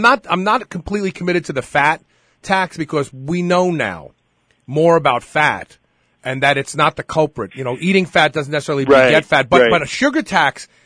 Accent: Brooklyn, New York, United States; I grew up in Brooklyn, you know, the Bowery bum.

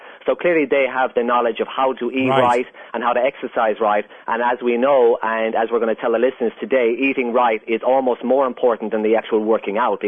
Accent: Munster, Ireland; now in California, United States; Yes, I am an Irishman born and bred in County Kerry, the southwest of Ireland, and I'm living over here in sunny California

